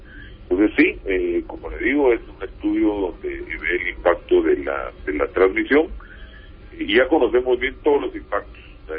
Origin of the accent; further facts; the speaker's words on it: Guatemala; como analistas y como guatemaltecos que somos